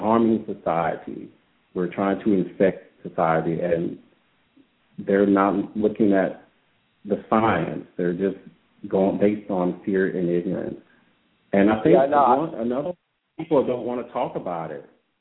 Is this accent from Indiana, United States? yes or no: no; Louisiana, United States; Nick's from Iowa. I'm from Louisiana.